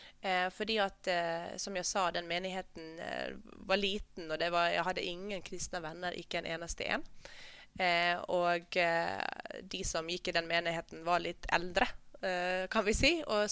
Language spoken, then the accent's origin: Norwegian; Uusimaa, Finland; Norwegian is a second language; now in Norway; med en nederlandsk far og en svensktalende finsk mor, oppvokst i Finland i en kommune hvor alle snakker svensk. Og dette er ikke ved svenske grensen, dette er helt sør i Finland, en time vest fra Helsinki.